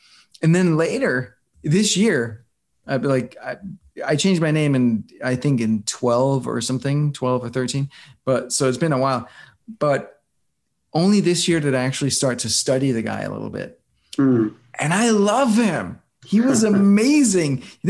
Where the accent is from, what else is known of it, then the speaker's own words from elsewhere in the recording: Denmark; now in United States; I grew up in Denmark, and Denmark used to be, or probably still is, you know, top the list of least corrupt countries in the world. And so that's sort of my mindset and where I'm coming from, that culture. Clearly not the American culture.